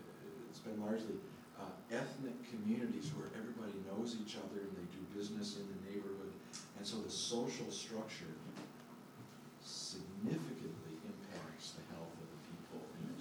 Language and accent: English; Minneapolis, Minnesota, United States; But I was born and raised in Minneapolis.